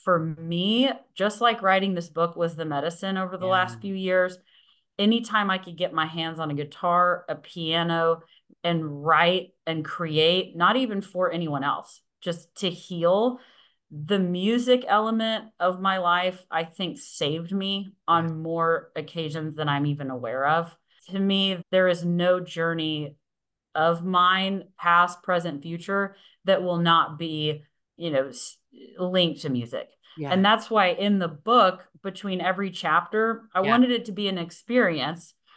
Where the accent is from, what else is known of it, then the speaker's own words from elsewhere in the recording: Midland, Texas, United States; also born or lived in Austin; we moved from Midland, Texas, which is a West Texas town, to Austin, the middle of my junior year in high school.